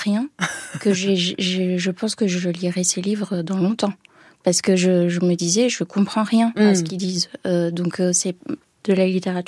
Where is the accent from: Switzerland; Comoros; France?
France; first language English; French is a second language; elle voulait absolument qu'on parle anglais, donc vu qu'on était en France, de garder ce rapport à la langue maternelle.